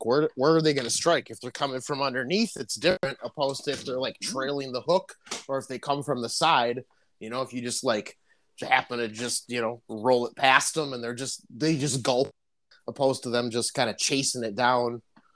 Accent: United States; My license is I'm an American. There you go.

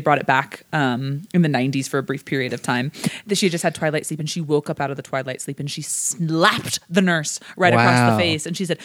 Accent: Denver, Colorado, United States; We're from Denver, Colorado.

